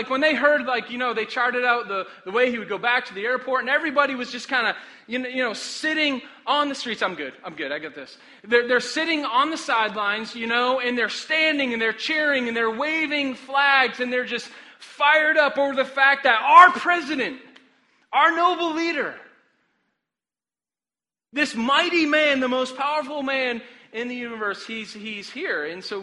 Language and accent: English; Boston, Massachusetts, United States; And I grew up in Boston, so this was a big deal.